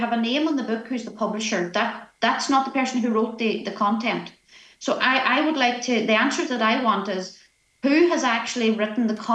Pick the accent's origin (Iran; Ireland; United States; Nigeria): Ireland; it gives the wrong interpretation of who we are, who we are as Irish people